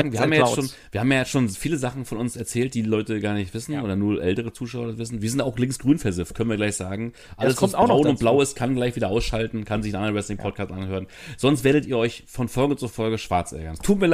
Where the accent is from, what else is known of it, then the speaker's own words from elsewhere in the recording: Mecklenburg-Vorpommern, Germany; now in Berlin, Germany; ich bin Ost, du bist West